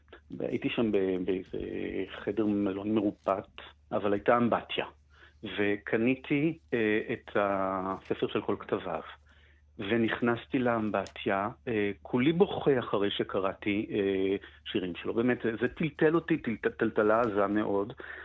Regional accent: Tel Aviv, Tel Aviv District, Israel; אני בא מבית תל אביבי, אף אחד שם לא ידע אף מילה בצרפתית.

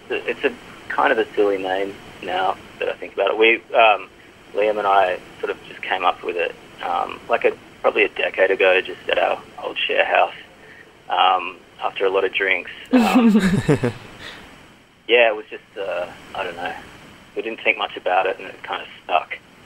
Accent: Adelaide, South Australia, Australia; now in Melbourne, Australia; I recruited those two, and we're all friends from Adelaide anyway, so it worked out really well.

